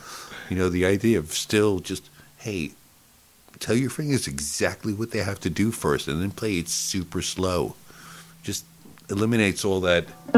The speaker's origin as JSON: {"language": "English", "region": "East Coast", "country": "United States", "tie": "born or raised there", "said": "I mean, I first knew him because, I mean, I grew up on the East Coast."}